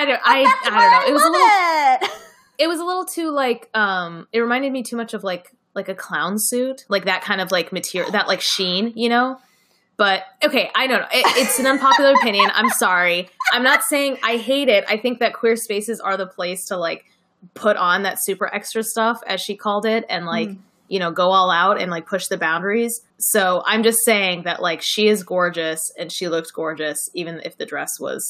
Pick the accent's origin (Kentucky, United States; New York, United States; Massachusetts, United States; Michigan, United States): Michigan, United States; Ann Arbor; I know we had a queer prom in my hometown of Ann Arbor, Michigan.